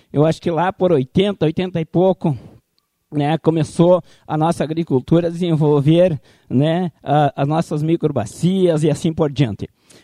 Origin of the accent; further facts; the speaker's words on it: Rio Grande do Sul, Brazil; Nós temos um Rio Grande que somos gaúchos